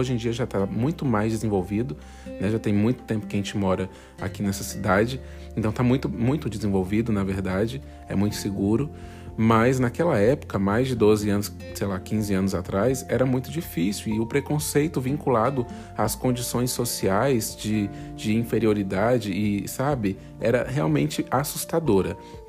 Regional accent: Goiás, Brazil; also born or lived in Federal District; é essa cidade onde eu nasci. E aí, quando eu fiz 10 anos, a minha mãe comprou a casa própria dela, que ficava no entorno de Brasília, numa cidade que fica muito próximo de Brasília, porém não é mais Brasíli

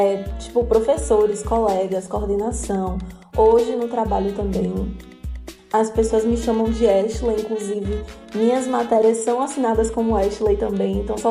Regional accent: Salvador, Bahia, Brazil; tenho 23 anos e sou de Salvador, apesar de pelo nome parecer que eu sou internacional, eu sou baianíssima.

